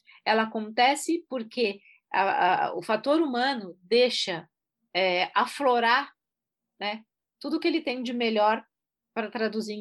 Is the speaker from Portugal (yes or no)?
no; Brazil; Aliás, eu também sou brasileira.